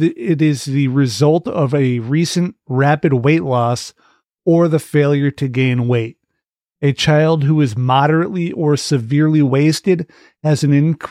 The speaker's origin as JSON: {"language": "English", "country": "United States", "said": "That's where I live. I am an American."}